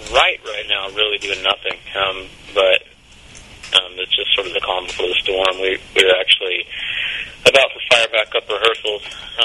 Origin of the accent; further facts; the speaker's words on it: Athens, Georgia, United States; we're from Athens, Georgia, which is about an hour and a half outside of Atlanta, and, you know, there's no metal scene at all here, really